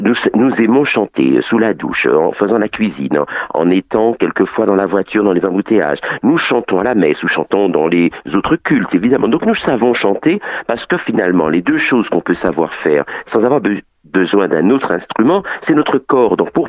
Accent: Martinique, France; très intéressé par le rythme parce que je viens de la Martinique

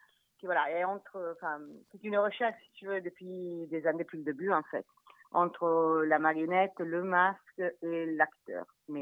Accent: Rome, Lazio, Italy; French is a second language; Eh bien, moi, je suis de Rome.

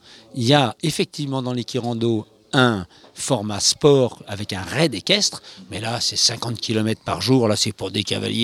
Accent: Paris, Île-de-France, France; Alors, moi, je suis parisien. Eh oui, je suis parisien et tout le monde n'est pas parfait.

